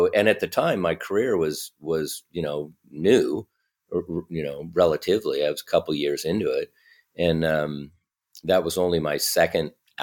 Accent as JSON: {"language": "English", "town": "Portland", "region": "Oregon", "country": "United States", "tie": "born or raised there", "said": "I grew up in Oregon, in Portland, basically was going to high school there and studying music"}